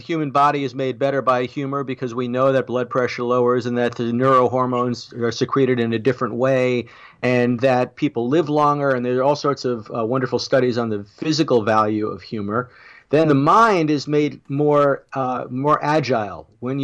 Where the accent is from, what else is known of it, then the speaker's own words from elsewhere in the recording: Long Island, New York, United States; Well, I grew up on Long Island, and I've got family on Long Island, so I know the drill.